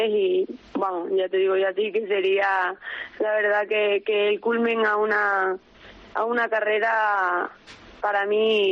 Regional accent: Monroy, Extremadura, Spain; soy muy extremeña, soy muy cacereña y soy muy monroyega.

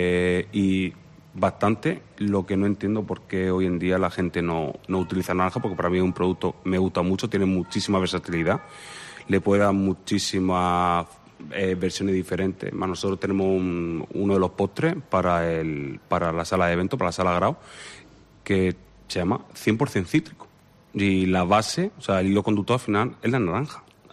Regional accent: Region of Murcia, Spain; me gusta mucho la naranja, igual que todos los cítricos, como buen murciano.

